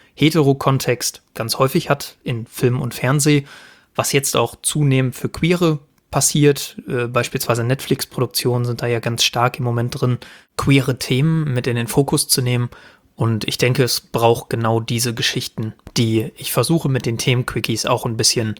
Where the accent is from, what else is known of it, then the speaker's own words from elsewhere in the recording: North Rhine-Westphalia, Germany; born there; Bei mir ist es Paderborn geworden. Ich komme gebürtig aus dem Sauerland.